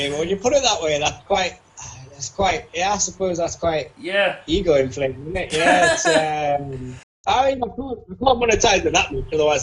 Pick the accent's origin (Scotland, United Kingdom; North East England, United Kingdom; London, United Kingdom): North East England, United Kingdom; Tyneside; Because like I grew up in Tyneside, and then like, do you know, I mean, I grew up in Tyneside.